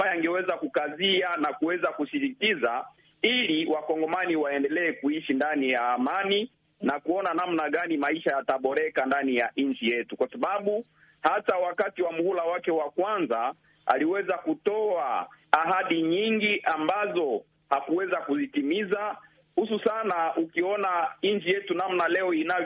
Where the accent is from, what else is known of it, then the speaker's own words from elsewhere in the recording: Beni, North Kivu, DR Congo; Na maeneo ya Beni ambako nimetokea